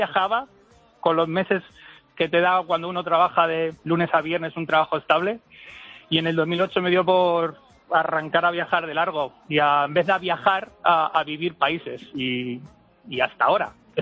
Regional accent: Getafe, Community of Madrid, Spain; also born or lived in Canada; Soy de Madrid, de Getafe.

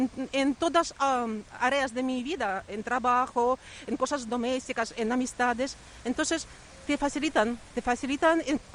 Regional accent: Ukraine; now in Spain; yo soy de Ucrania y estoy aquí en España desde el año 2001.

